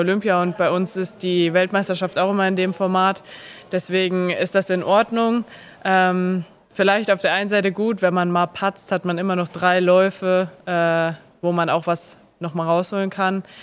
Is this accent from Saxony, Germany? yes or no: no; Siegen, North Rhine-Westphalia, Germany; Ich komme aus Siegen und so.